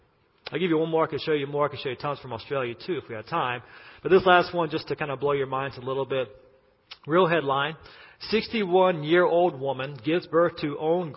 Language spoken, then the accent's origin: English; United States; And really, for my home country, the fact that's happening in America is astounding because we're probably the most Christianized nation ever.